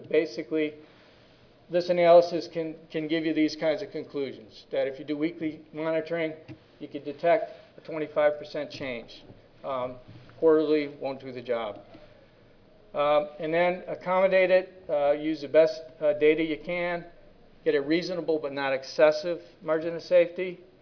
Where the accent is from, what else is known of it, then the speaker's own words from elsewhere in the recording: Virginia, United States; I come from Fairfax County, Virginia